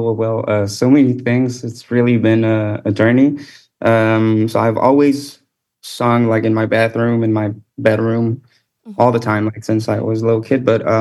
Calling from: Rome, Lazio, Italy; English is a second language; I'm calling from Rome currently.

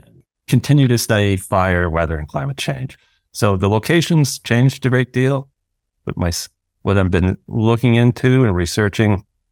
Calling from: Kamloops, British Columbia, Canada; I'm calling from Kamloops, British Columbia. It's the traditional and unceded territory of the Kamloops people.

